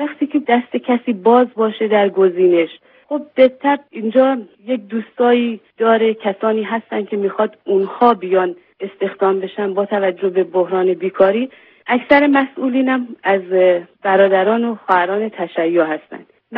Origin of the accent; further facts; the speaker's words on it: Iran; ما ایرانی هستیم، ایران کشور ما، متعلق به اینجاییم